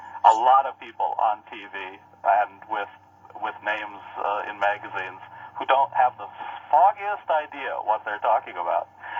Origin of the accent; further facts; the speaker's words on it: Midwest, United States; I grew up in the Midwest, so I'm not unfamiliar with the United States.